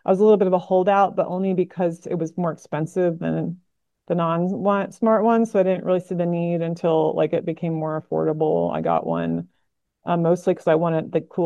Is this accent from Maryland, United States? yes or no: yes; Baltimore, Maryland, United States; also born or lived in New York City / Washington, D.C.; now in West Coast, United States; And I'm from the East Coast originally. So now I'm on the West Coast. But yeah, Baltimore. Grown and then Washington, D.C., lived the longest there on the East Coast